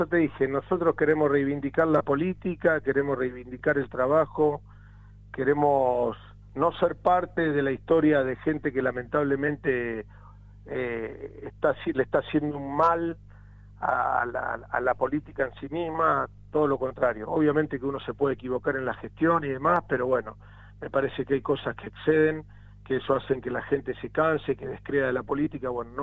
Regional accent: Los Molinos, Santa Fe, Argentina; Los Molinos yo siempre digo, ¿no? Es ponerlo en lo más alto de la región, que es lo que uno quiere en mi pueblo

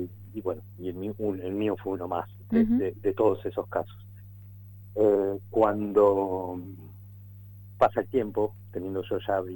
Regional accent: Campo de Mayo, Buenos Aires Province, Argentina; born there; Yo nací en el año 1980 en el Centro Clandestino de Detención, Tortura y Exterminio, que funciona en Campo de Mayo.

